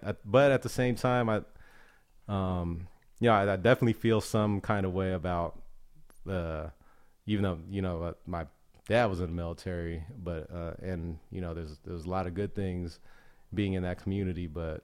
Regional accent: Hawaii, United States; also born or lived in California; I was born in California, but only briefly lived there before moving out to Hawaii as a toddler and mm-hmm. growing up there.

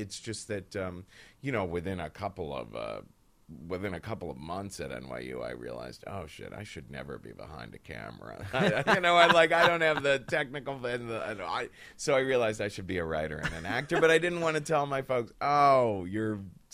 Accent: Ohio, United States; because I was this kid from Ohio who was raised in a very, very Catholic family.

